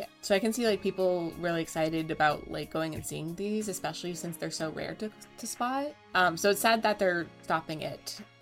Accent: United States; in my own opinion as an American

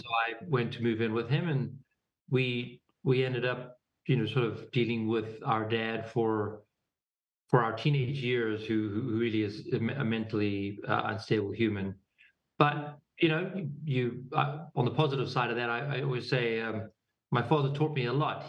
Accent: Pretoria, Gauteng, South Africa; Well, we grew up in Pretoria

